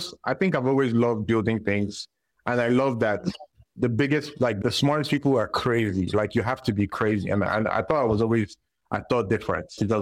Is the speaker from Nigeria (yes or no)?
yes; Nigeria; now in Atlanta, United States; I'm Nigerian. Yes, I'm Nigerian. I'm Igbo. You guys already know, but I live in ATL, Georgia.